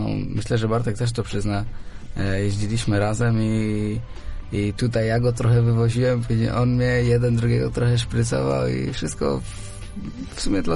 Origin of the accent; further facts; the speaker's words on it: Ostrów Wielkopolski, Greater Poland Voivodeship, Poland; Jestem z Ostrowa Woli Wielkopolskiego